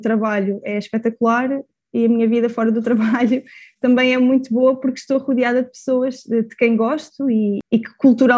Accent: Portugal; now in United States; Eu nisso digo sempre que sou portuguesa

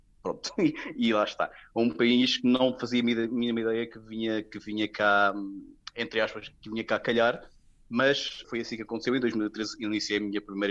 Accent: Portugal; moved away as an adult; now in Saudi Arabia; como portugueses que somos, nós somos um povo de aventureiros, de descobrimentos

